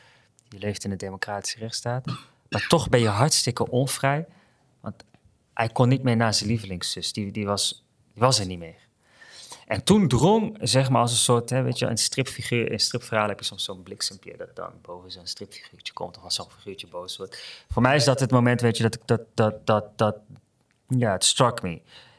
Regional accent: southern Netherlands, Netherlands; Ik kom uit Zuid-Nederland, wat ik weet niet hoe dat nu is, maar toen de tijd traditioneel katholiek ook.

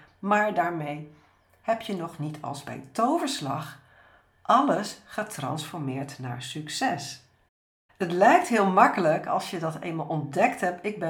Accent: Scheveningen, South Holland, Netherlands; En met mijn voeten in het zand op het strand van Scheveningen, het was een prachtige dag. Ja, maakte ik ook een reis door de omgeving waar ik voorheen woonde, waar ik ben opgegroeid.

